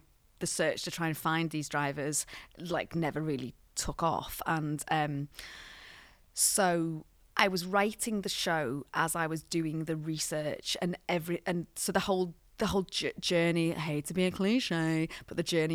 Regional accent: Liverpool, North West England, United Kingdom; now in Scotland; I'm a Scouser, and Scousers, and I lived in Glasgow

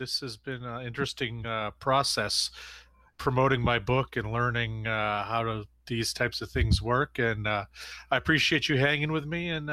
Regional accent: Maine, United States; Well, I am originally from Central Maine. I still live here.

